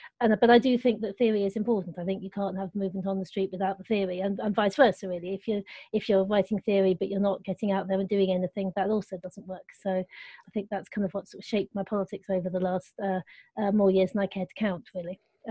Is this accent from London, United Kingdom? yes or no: yes; East Barnet, London, United Kingdom; As you say, I'm a local. In fact, I grew up in East Barnet, so I often say I'm like a medieval peasant. So I've never been, never lived more than 5 miles from my birthplace, which is almost true.